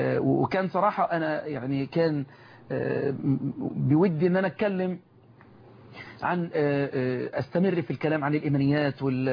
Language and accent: Arabic; Egypt; وادعو الله سبحانه وتعالى ان يحفظ بلدنا مصر،